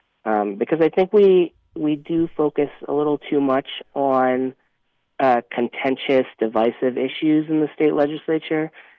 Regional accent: Georgia, United States; now in Wyoming, United States; so I'm not from Wyoming. I know that might be surprising to some people, but born and raised in Georgia.

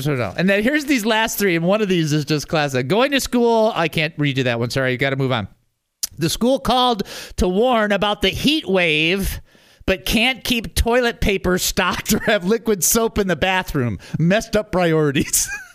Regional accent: Phoenix, Arizona, United States; also born or lived in Detroit; Okay, now I'm from Phoenix. I spent time in Detroit, but I also lived in Phoenix, where it was 118, and I used to help put swamp coolers in attics during August.

